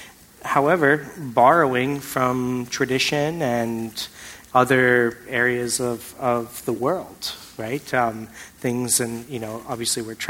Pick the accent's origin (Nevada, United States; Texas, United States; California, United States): California, United States; growing up in the Bay Area and being part of a really a large, a community of cultural diversity